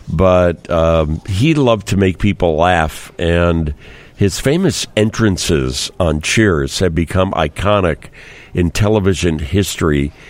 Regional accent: Chicago, Illinois, United States; a native of my neighborhood where I grew up in Beverly

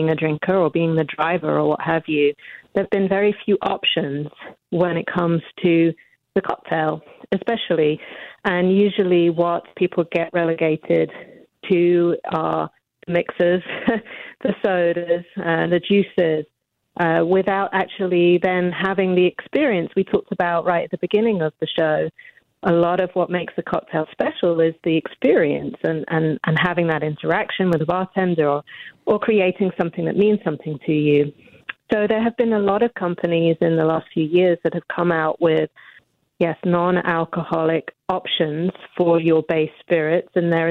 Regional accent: United Kingdom; And of course, being British, yes, I'm not going to lie. I've got a lot of tea at my disposal.

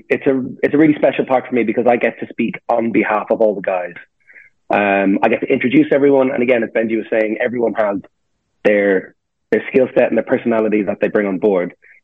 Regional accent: Dublin, Leinster, Ireland; moved away as an adult; now in Bromley, United Kingdom; So I'm from Dublin, but I moved over to the UK in 2009. I went to study musical theatre and then stayed. So now I'm in South East London, in Bromley.

